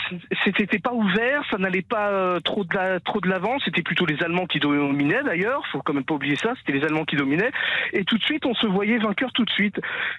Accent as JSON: {"language": "French", "country": "France", "said": "je suis français"}